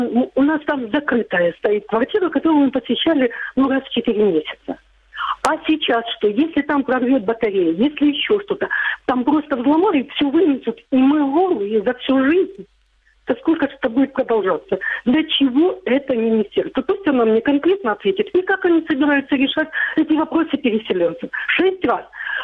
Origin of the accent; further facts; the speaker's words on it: Donetsk Oblast, Ukraine; moved away; Я сейчас вообще-то тоже из Донецкой области, но как переселенец уже 6-й год в Херсонской области, в деревне.